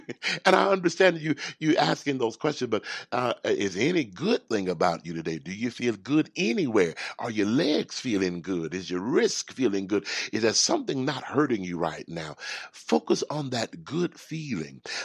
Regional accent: Houston, Texas, United States; I grew up in Houston, Texas, in a little impoverished area, but it was okay. It was filled with a lot of love.

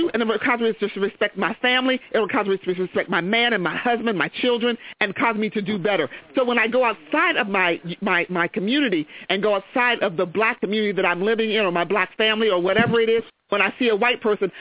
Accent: United States; I am an American, but I am a black American, and I take pride in being both and being strong at being both.

